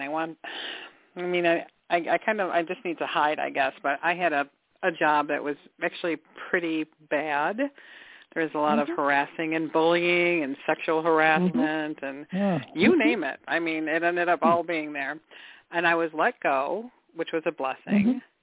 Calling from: Michigan, United States; Michigan.

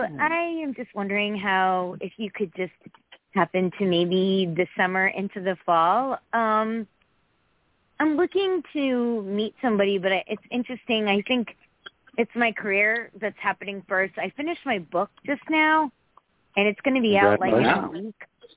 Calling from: Connecticut, United States; Hi, this is … from Connecticut.

